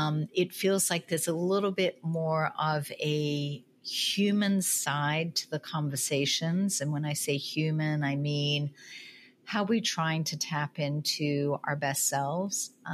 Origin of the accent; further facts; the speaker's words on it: Australia; I come from Australia, and Australia, you know, it's all about living life, not working.